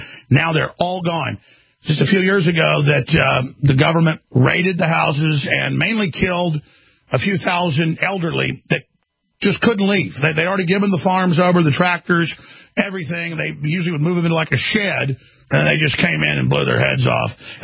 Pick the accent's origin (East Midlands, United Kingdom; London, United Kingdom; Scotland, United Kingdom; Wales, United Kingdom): Wales, United Kingdom; I'm not bashing Brits, I'm Welsh.